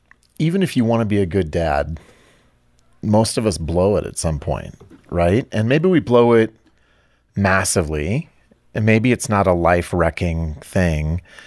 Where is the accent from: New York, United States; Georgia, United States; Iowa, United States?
Iowa, United States; I'm from Iowa, so I can crack